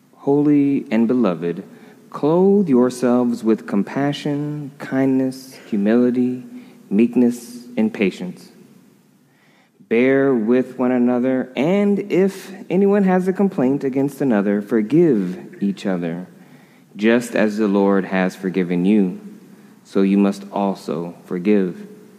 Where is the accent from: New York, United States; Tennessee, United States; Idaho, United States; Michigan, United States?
Michigan, United States; moved away as an adult; now in California, United States; You know, I'm originally from Michigan, and one of the strange things that it took me a little while to get used to when I moved here to go to graduate school, to move to California